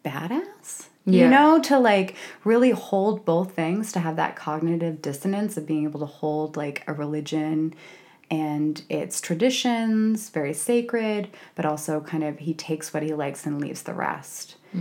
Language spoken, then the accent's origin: English; Boston, Massachusetts, United States; I mean, I'm from the Boston area and also Irish, so that also means I'm Catholic.